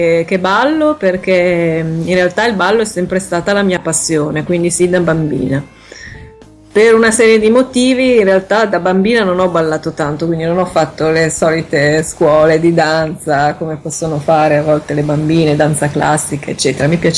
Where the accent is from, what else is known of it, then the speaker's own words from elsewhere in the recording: Genoa, Liguria, Italy; pur essendo io genovese, sono nata a Genova, sempre vissuto a Genova.